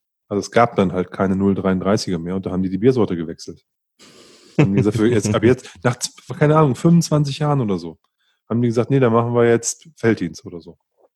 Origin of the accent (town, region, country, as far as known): Northern Germany, Germany; born or raised there